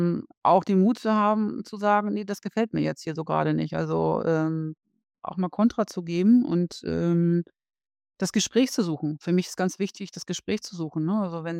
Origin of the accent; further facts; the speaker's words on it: Germany; weil ich bin Deutsch und insofern ist Englisch und Spanisch nicht unbedingt meine Muttersprache